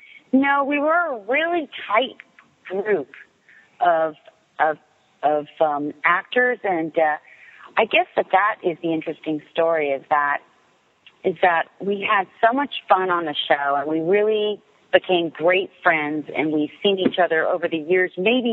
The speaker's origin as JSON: {"language": "English", "country": "Canada", "said": "And I come from Canada where if you make a movie, it's in the movie theaters."}